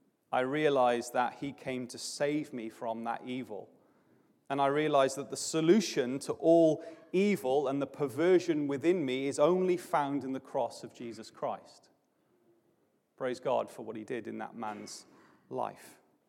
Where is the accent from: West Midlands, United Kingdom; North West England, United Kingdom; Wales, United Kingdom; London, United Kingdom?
Wales, United Kingdom; Barry; I was preaching back in my hometown of Barry in South Wales some weeks ago